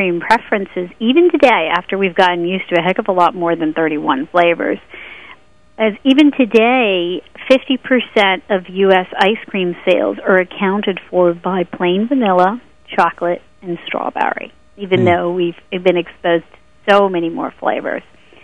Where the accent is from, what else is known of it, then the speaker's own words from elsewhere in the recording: Flushing, New York, United States; Yes, it was in Flushing, yes.